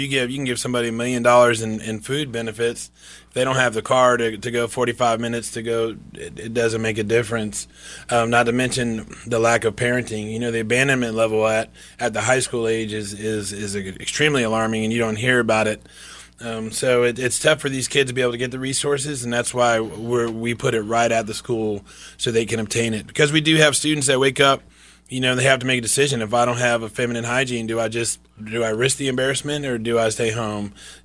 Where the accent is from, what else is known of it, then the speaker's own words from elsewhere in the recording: Florida, United States; I grew up out in the Ocala National Forest